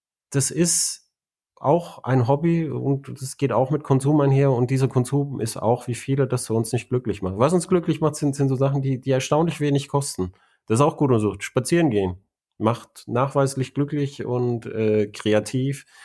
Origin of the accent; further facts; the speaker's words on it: Germany; Ich bin ja ein Deutscher